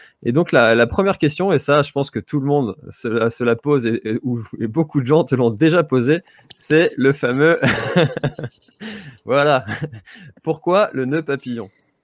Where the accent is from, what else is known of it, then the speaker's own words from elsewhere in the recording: Brittany, France; c'est vrai qu'on voit beaucoup, du moins par chez nous en Bretagne, beaucoup d'anciens footeux qui passent au trail